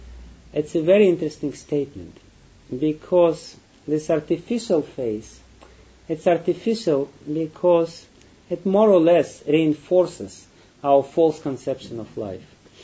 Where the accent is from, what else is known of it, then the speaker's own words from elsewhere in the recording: Russia; English is a second language; Like I'm coming from Russian background. And in Russia, the people, they tried for 70 years, for 70 plus years, they tried to arrange the whole system of the state as a religion without God.